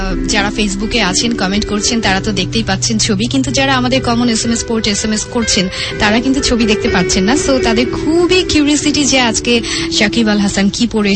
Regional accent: Jessore, Khulna Division, Bangladesh; আমিও বলতে চাই আমার দেশের বাড়িও যশোর।

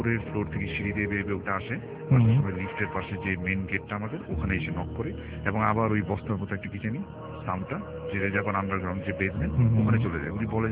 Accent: Dhaka, Dhaka Division, Bangladesh; পুরান ঢাকা থেকে এসেছি

